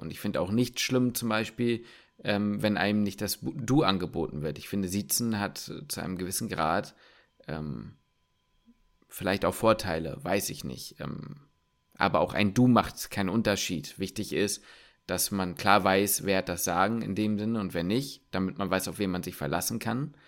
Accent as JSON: {"language": "German", "region": "Hamburg", "country": "Germany", "said": "Ich bin Hamburger."}